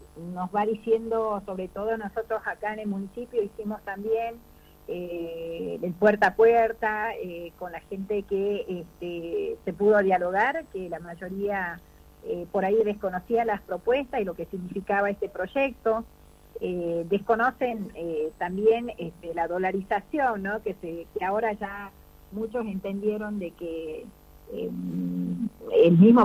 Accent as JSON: {"language": "Spanish", "region": "Salta", "country": "Argentina"}